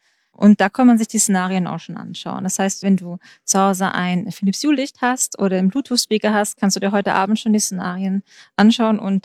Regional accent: Baden-Württemberg, Germany; ich komme aus dem Schwarzwald ursprünglich.

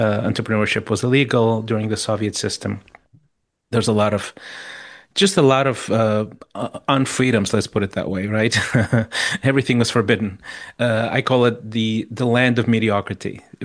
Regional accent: Mozambique; So I grew up in Africa, Southeast Africa.

